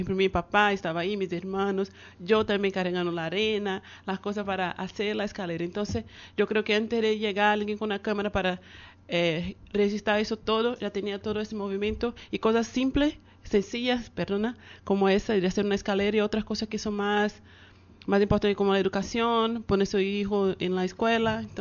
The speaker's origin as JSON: {"language": "Spanish", "region": "Bahia", "country": "Brazil", "said": "nosotros que somos de Bahía"}